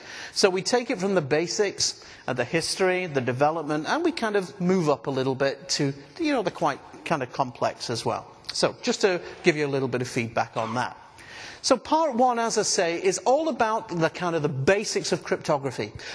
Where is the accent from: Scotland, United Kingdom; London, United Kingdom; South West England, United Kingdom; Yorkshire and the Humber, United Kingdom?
Scotland, United Kingdom; I'm from Scotland.